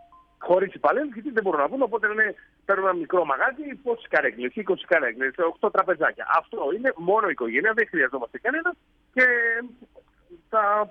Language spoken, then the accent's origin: Greek; Thessaloniki, Central Macedonia, Greece; Εγώ είμαι από Θεσσαλονίκη.